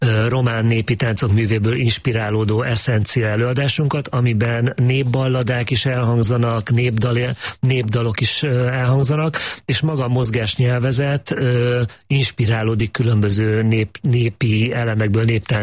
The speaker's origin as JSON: {"language": "Hungarian", "town": "Kazincbarcika", "region": "Borsod-Abaúj-Zemplén", "country": "Hungary", "said": "ugye én Kazincbarcikáról származom, és az ottani zeneiskolában nekünk tanultunk néptáncolni"}